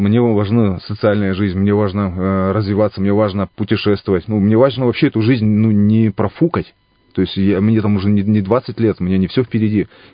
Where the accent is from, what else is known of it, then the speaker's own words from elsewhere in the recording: Kirensk, Irkutsk Oblast, Russia; работал в организации там по заготовке леса в деревне своей, я родом из Киринска